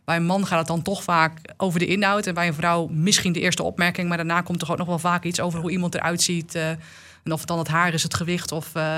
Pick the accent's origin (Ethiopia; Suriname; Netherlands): Netherlands; Groningen; ik kwam natuurlijk uit Groningen, dus dat dossier... dat hoorde ik natuurlijk vaak voorbij komen.